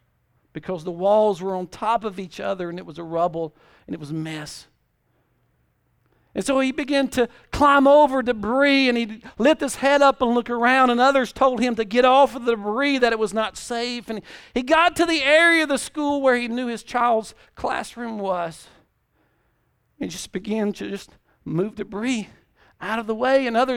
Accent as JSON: {"language": "English", "region": "Louisiana", "country": "United States", "said": "I'm just from South Louisiana. I ain't ever been there."}